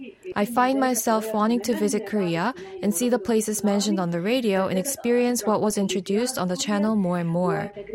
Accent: Egypt; from Egypt. Congratulations to all of you for the 70 years of outstanding service.

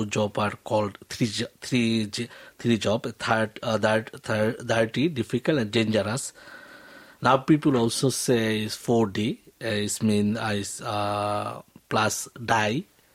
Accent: Bangladesh; English is a second language; now in South Korea; Actually, I am from Bangladesh in 1998 in Korea

